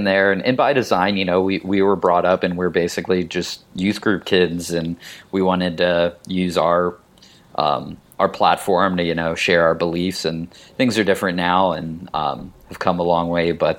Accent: Pittsburgh, Pennsylvania, United States; born there; I was born in Pittsburgh and my family's all Pittsburgh.

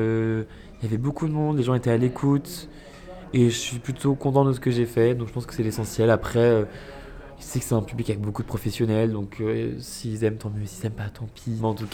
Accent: Lyon, Auvergne-Rhône-Alpes, France; Moi, je suis originaire de Lyon. Je vivais à Paris

